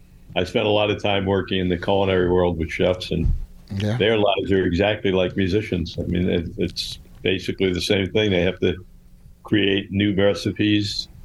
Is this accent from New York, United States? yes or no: yes; Oceanside, New York, United States; also born or lived in Jackson Heights; I was born in Jackson Heights. I actually got raised in Long Island, South Shore, Oceanside.